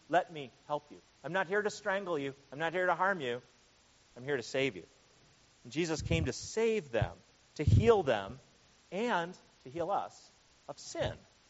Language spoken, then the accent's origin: English; United States; these people are more grateful than I am as an American who has more than I need.